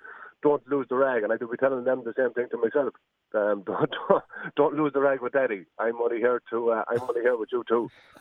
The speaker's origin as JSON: {"language": "English", "town": "Ballina", "region": "County Mayo", "country": "Ireland", "said": "I'm from Ballinan, Mayo, and I played GA for Mayo for 16 years."}